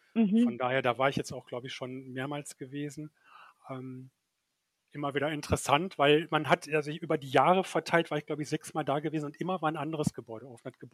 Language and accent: German; North Rhine-Westphalia, Germany; Ich komme ja vom Niederrhein, aus dem Krefelder Raum.